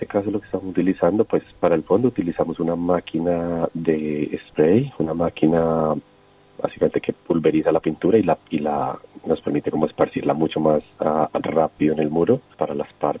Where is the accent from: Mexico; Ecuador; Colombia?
Colombia; nos preguntan que si nos conocemos desde Colombia